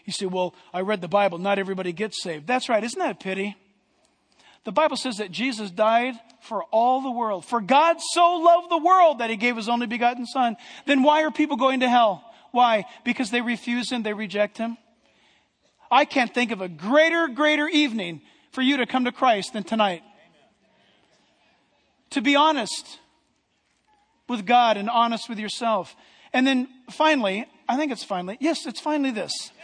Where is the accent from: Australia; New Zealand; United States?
United States; born there; I don't know where you were born, Pastor, but I was born in America.